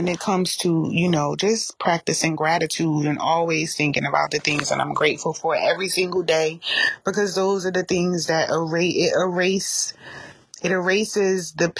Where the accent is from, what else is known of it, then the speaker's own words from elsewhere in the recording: Carteret, New Jersey, United States; from Carteret, New Jersey. I always want to say Newark.